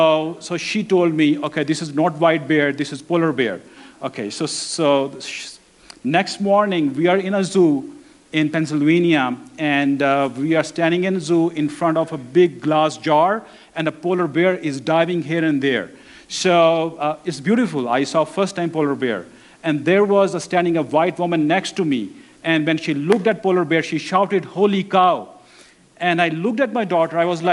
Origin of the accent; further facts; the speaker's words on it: Pakistan; English is a second language; moved away as an adult; now in United States; I was born and raised in Pakistan, and I was learning some British English when I was a kid.